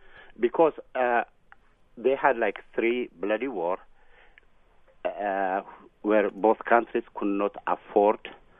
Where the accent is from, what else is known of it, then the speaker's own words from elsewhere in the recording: Eritrea; now in New York, United States; I'm from Eritrea.